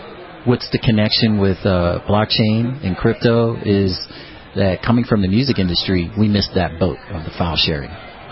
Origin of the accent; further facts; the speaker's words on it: Pittsburgh, Pennsylvania, United States; So, I come from Pittsburgh. I was classically trained. I started on the violin when I was 5 years old.